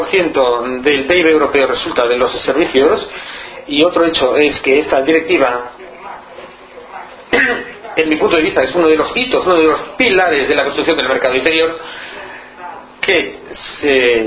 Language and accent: Spanish; Portugal; como elector y como ciudadano portugués